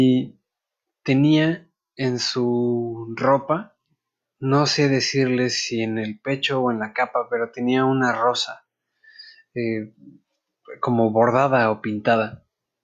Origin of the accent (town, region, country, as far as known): Mexico; born or raised there; first language English; Spanish is a second language